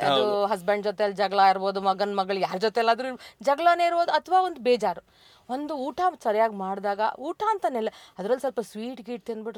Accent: Varthur, Karnataka, India; ನಾನ್ ವರ್ತೂರೋಳು.

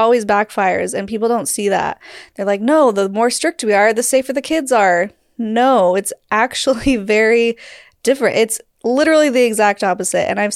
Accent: Utah, United States; I just recently told this story about growing up in Utah, where the schools had very, very strict modesty rules, cap sleeves.

